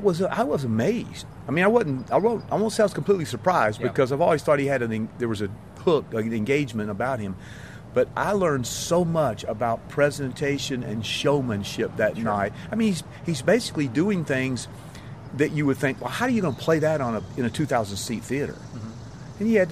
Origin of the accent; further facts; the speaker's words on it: Kentucky, United States; You know, he jokes about Kentucky, and I'm from Kentucky